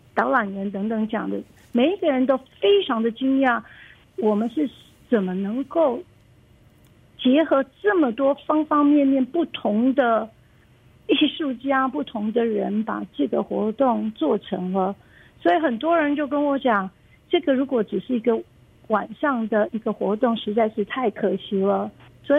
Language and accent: Chinese; Taichung, Taiwan; moved away as an adult; now in San Diego, United States; 我在台中长大的，一直到念完大学之后，我就来了美国